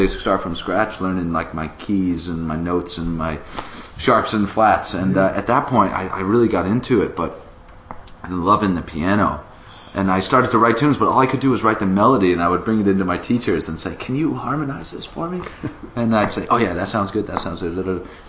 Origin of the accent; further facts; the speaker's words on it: Massachusetts, United States; I grew up on the Cape with Joel, the engineer, guitarist, multi-talented man in the other room there.